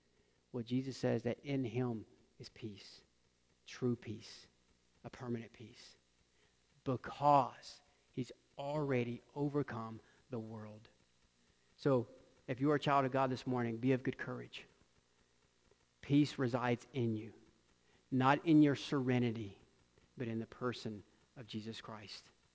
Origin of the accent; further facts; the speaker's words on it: Columbus, Georgia, United States; Now, I'm from Columbus, Georgia. I really never saw meat processed. I never saw animals killed. I got my meat from the grocery store, still